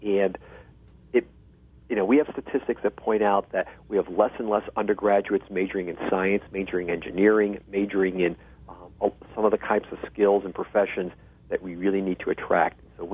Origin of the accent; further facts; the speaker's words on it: Minneapolis, Minnesota, United States; after that fine bridge in my hometown, you know, Minneapolis